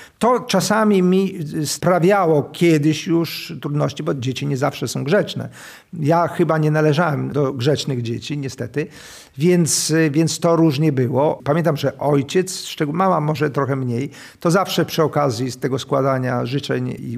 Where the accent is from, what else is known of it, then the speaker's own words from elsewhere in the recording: Podlaskie Voivodeship, Poland; U nas na Podlasiu jest tradycja faszerowania ryb, szczególnie szczupaków.